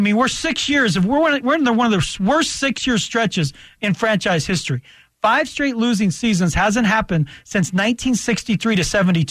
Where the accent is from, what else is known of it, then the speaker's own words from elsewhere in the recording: Pueblo, Colorado, United States; Growing up here in Colorado as a Colorado native, like I grew up in Pueblo, Nate.